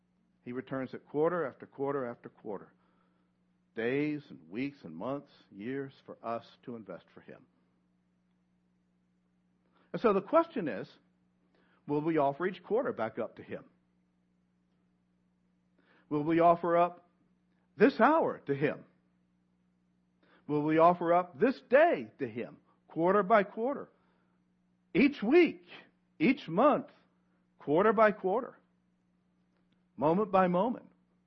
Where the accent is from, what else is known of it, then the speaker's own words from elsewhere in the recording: Roanoke, Virginia, United States; I grew up in the Blue Ridge Valley of Roanoke, Virginia, surrounded by the Appalachian Mountains.